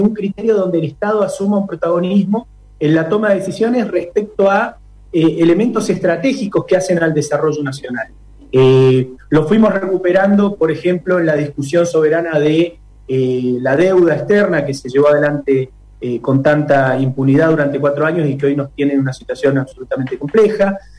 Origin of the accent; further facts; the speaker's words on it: Zapala, Neuquén, Argentina; un gusto también para toda la audiencia de mi pueblo, de Zapala.